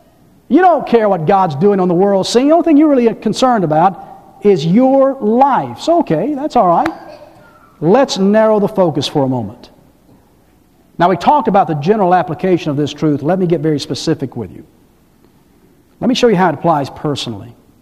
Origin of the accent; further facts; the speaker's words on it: Atlanta, Georgia, United States; born there; The day I was born in Crawford Long Hospital in Atlanta, Georgia